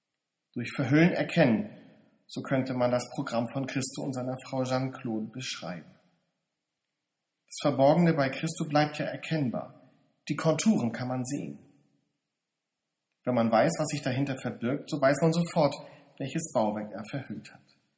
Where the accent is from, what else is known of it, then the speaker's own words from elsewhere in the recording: Lübeck, Schleswig-Holstein, Germany; In meiner Heimatstadt Lübeck gibt es ein ganz wunderbares Museum